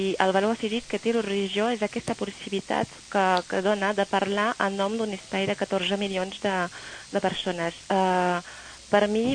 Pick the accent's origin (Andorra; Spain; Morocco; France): France; Jo soc francesa i passa el mateix al meu país